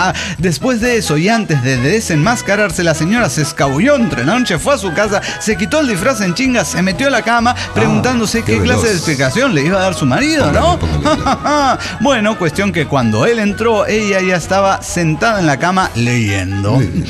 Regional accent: Madison, Wisconsin, United States; de Madison, Wisconsin.

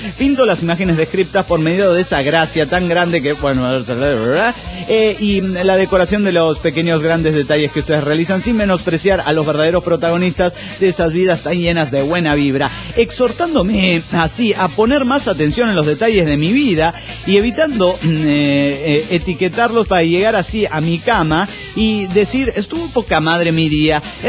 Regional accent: Morelia, Michoacán, Mexico; de Morelia, Michoacán.

